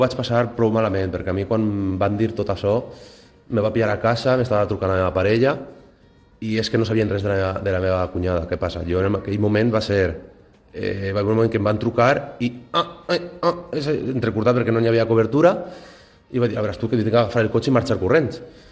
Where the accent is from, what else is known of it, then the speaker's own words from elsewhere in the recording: Paiporta, Valencian Community, Spain; al meu poble a Paiporta no va ploure res, va ploure una mica per el matí